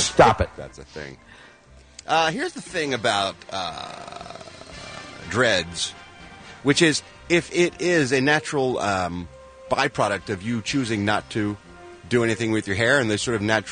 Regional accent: Philadelphia, Pennsylvania, United States; So look, you can't, as a Philadelphian, you cannot be picky where you get your championships from, okay?

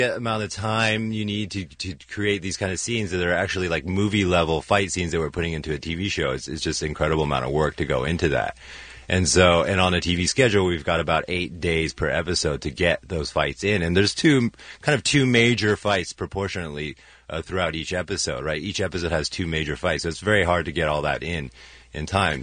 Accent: San Francisco, California, United States; My grandfather took me – I grew up in San Francisco. My grandfather took me down to the Great Star Theater in Chinatown and showed me this movie.

